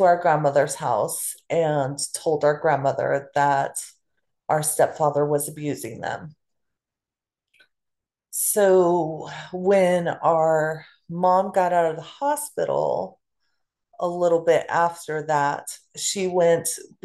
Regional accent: Killeen, Texas, United States; We grew up in Killeen, Texas. Our mom was a single mother when we were really little.

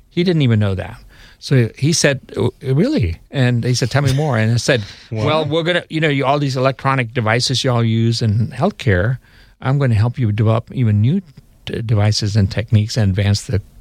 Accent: Jacksonville, Florida, United States; So I'm a local guy. I grew up here in Jacksonville. I went to Terry Parker High School. After graduating from Terry Parker, I went to UF in Gainesville.

